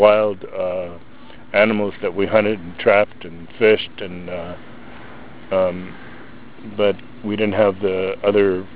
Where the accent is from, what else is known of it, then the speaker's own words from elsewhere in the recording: Canada; born there; It doesn't matter that I was born in Canada, I'm still a native North American